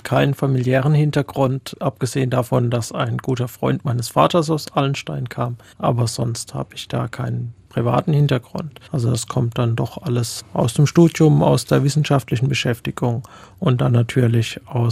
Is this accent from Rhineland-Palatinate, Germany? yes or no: yes; Speyer, Rhineland-Palatinate, Germany; Ja, ich komme ursprünglich aus Speyer am Rhein, wie man auch an meinem Slang etwas hören kann. Ich habe in Freiburg im Breisgau Geschichte studiert, Politik und Soziologie ein wenig.